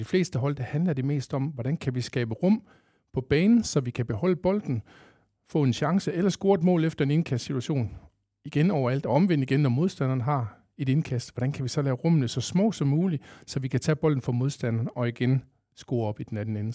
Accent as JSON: {"language": "Danish", "town": "Kolding", "region": "Region of Southern Denmark", "country": "Denmark", "said": "Jeg er 47 år fra Kolding, og jeg er fodboldindkasttræner."}